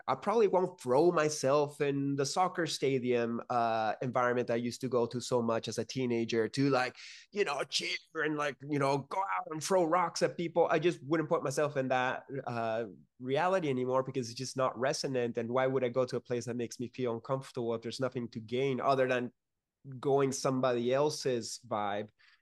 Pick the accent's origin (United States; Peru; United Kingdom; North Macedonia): Peru; growing up in Peru, yes, Latino culture is very macho.